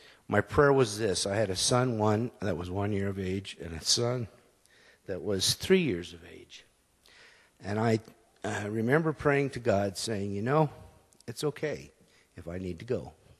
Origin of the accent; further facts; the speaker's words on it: Denver, Colorado, United States; born there; I was born in Denver, Colorado, towards the end of the baby boomer generation.